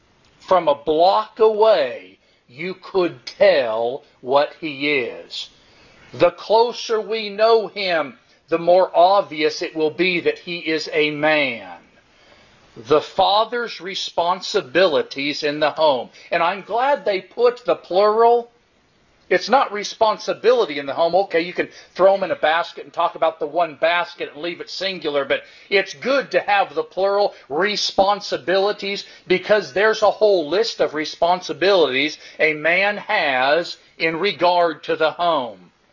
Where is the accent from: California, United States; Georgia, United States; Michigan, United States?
California, United States; Concord; I was raised in the Bay Area in Concord, and I've been to this building a lot when I was growing up